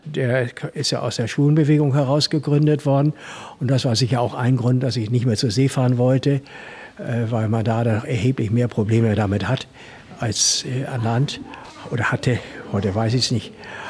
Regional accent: Hamburg, Germany; Ich bin in Winterhude aufgewachsen, habe mich zwar schon als Junge mit meinem Roller mal auf den Weg gemacht.

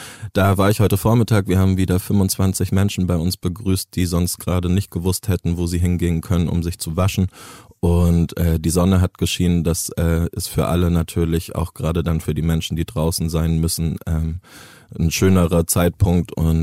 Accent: Bavaria, Germany; moved away; Ich bin in Bayern groß geworden und dann sind wir in den Norden gezogen.

